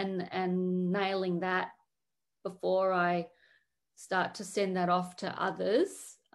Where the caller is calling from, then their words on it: Melbourne, Victoria, Australia; Yes, I'm here from Melbourne, Australia.